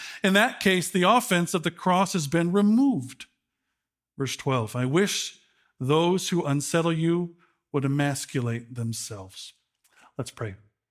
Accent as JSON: {"language": "English", "town": "Chicago", "region": "Illinois", "country": "United States", "tie": "born or raised there", "said": "My hometown of Chicago often features the fastest times each year."}